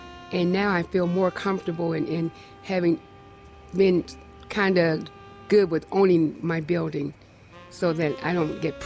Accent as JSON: {"language": "English", "region": "Mississippi", "country": "United States", "tie": "born there", "said": "I was born in Mississippi."}